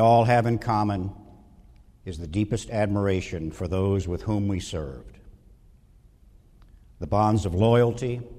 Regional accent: the South, United States; I am not a Midwesterner by birth. I am, in fact, a son of the South, though the accent has long since left me.

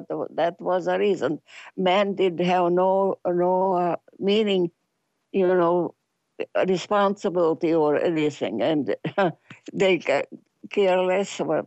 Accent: Detroit, Michigan, United States; now in Clinton, United States; We came out from Detroit to Clinton, Michigan, and that was a big farm

